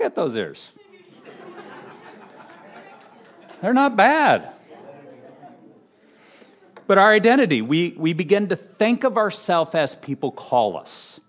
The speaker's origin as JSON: {"language": "English", "town": "Moline", "region": "Illinois", "country": "United States", "tie": "born or raised there", "said": "never dreamed that I'd move back to my hometown to be a youth pastor in Moline, Illinois."}